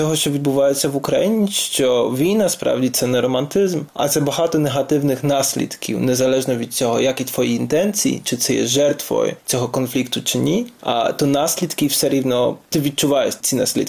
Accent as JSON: {"language": "Ukrainian", "country": "Poland", "second_language": "Ukrainian", "said": "запитав, звідки, я сказав, з Польщі."}